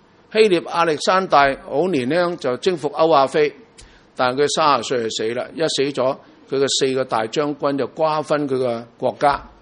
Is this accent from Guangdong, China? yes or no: yes; Guangdong, China; 我哋咧叫做廣東人啦，我哋係中國人啦